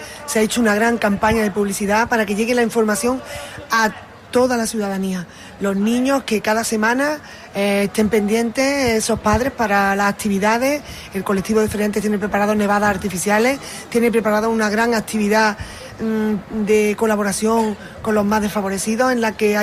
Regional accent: Andalusia, Spain; porque, como buena andaluza, me gusta mucho el tardeo.

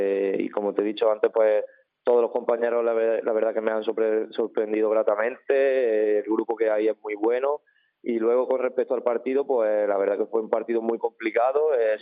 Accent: Puente Genil, Andalusia, Spain; yo tenía la idea de pasar estos meses aquí en Puente Genil, de volver, de poder ayudar a mi pueblo

